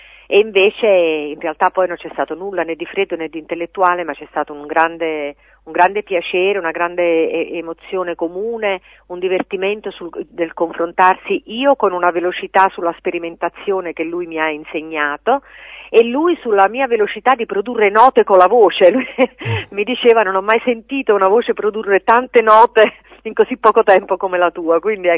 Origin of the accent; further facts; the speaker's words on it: Naples, Campania, Italy; raccontando storie legate a Napoli, alla mia terra